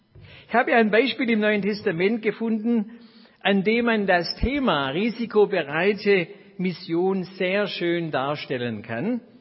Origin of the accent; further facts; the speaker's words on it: Baden-Württemberg, Germany; So sagt man wenigstens in Baden-Württemberg, wo ich herkomme.